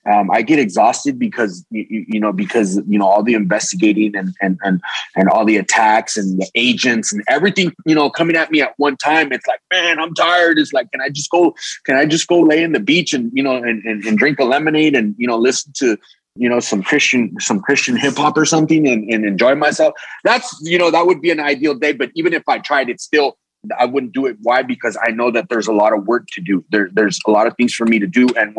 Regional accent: Mexico; I know both countries very well. And I love both cultures. I'm a Mexican outwardly, but I'm an American inwardly, meaning my heart is with both nations and I love both nations.

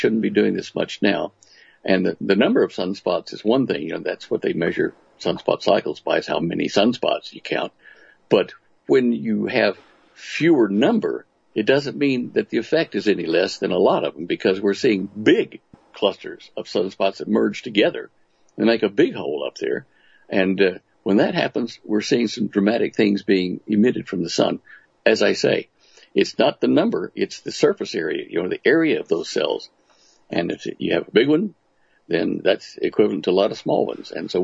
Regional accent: Dallas, Texas, United States; I didn't recognize even my hometown, their Dallas.

